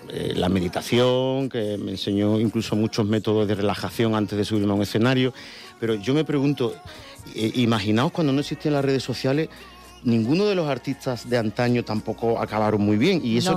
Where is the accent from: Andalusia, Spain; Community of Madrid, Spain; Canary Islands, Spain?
Andalusia, Spain; Cádiz; Echo mucho de menos mi tierra y prometo cuando sea un poquito más mayor, si la salud nos respeta, volver a vivir a mi tierra. Se lo digo a Leonardo, le digo, mira, Leo, yo quiero masticar toda tu niñez, pero hay un momento que vas a tener que venir a ver a papá a las orillas de Cádiz.